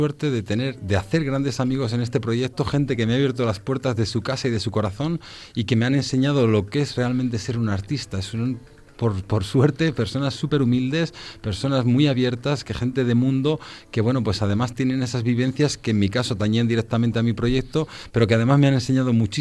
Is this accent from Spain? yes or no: yes; Íscar, Castile and León, Spain; Cuando alguien te pregunta de dónde eres y dices de Íscar y la gente no sabe de dónde está eso y le dices Valladolid, por ejemplo, fuera de España, sí.